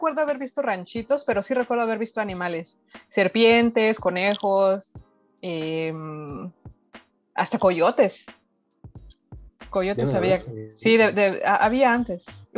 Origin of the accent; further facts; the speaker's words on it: Coacalco, State of Mexico, Mexico; todos los que crecimos en Coacalco, que vivimos una parte de nuestra niñez en Coacalco